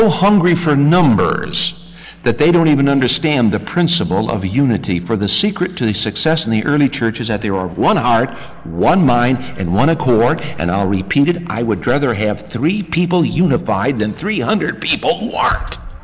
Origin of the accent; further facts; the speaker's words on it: Michigan, United States; I say Michigan because I was born in Michigan, raised there.